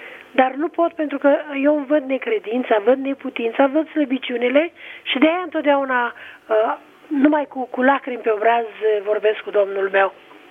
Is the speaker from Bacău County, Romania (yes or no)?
yes; Bacău, Bacău County, Romania; Sunt de la Bacău